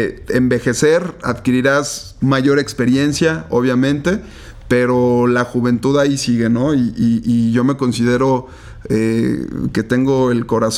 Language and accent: Spanish; León, Guanajuato, Mexico; el quinto distrito local de la ciudad de León, de donde soy originario.